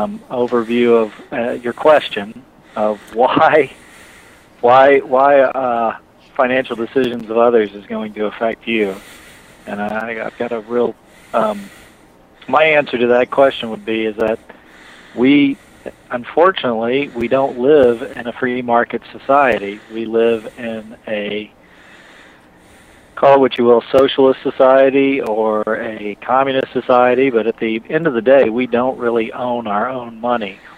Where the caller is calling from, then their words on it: Tulsa, Oklahoma, United States; I'm calling from Tulsa.